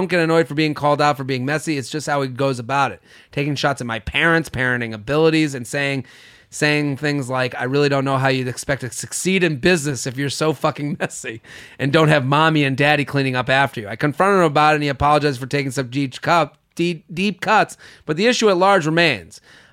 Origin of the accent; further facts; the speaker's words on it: Needham, Massachusetts, United States; I used to take cabs when I would go home to Boston. I'm from Needham.